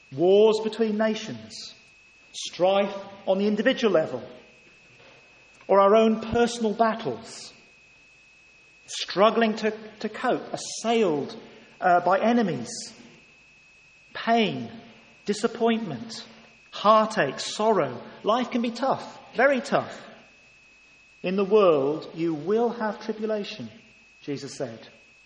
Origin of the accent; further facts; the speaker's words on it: Ghana; I was a young lad in Africa, I was brought up in Ghana, and all the lorries had slogans on the front of them.